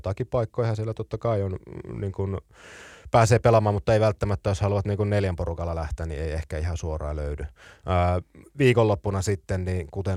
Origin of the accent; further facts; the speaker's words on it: Oulu, North Ostrobothnia, Finland; niin pohjoisin kenttä, rakas kotiseutuni.